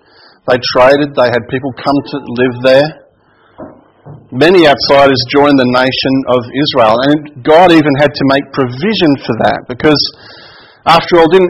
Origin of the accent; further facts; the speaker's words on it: Australia; You know, when you think about Australia, and it's funny, I noticed that no one said, oh, I'm original Australian. No one said that, and really no one can, because we are all immigrants.